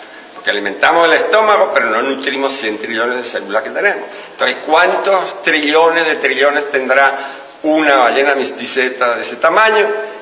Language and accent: Spanish; Aragon, Spain; born there; como yo soy veterinario, aragonés además, que perdió el acento rodando por el camino, pero yo nací en la ribera derecha del Ebro